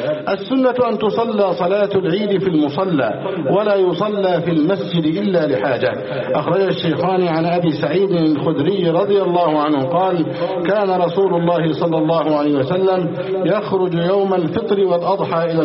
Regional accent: Egypt

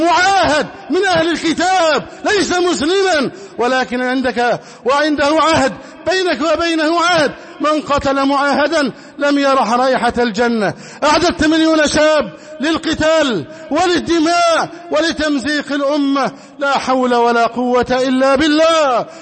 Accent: Egypt; نسأل الله جل وعلا بأسمائه الحسنى أن يحفظ علينا بلدنا مصر أمنا أمانا.

